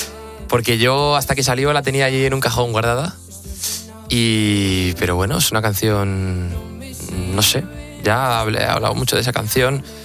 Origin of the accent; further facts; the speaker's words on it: Galicia, Spain; now in Madrid, Spain; me volví a mi casa, porque ya ahora estoy en Madrid, pero no, soy de Galicia. Y me volví allí pues con mi gente de siempre